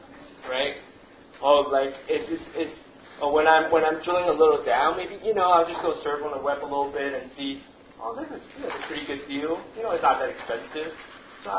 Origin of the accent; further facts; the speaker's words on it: United States; And I'm from the States again, right?